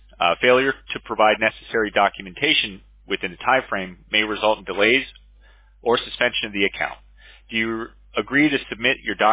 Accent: West Palm Beach, Florida, United States; you're in my hometown in West Palm Beach.

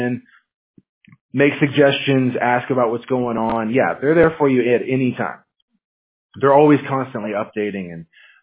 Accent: Washington, United States; now in California, United States; I'm actually from Washington State, so I'm used to the cold.

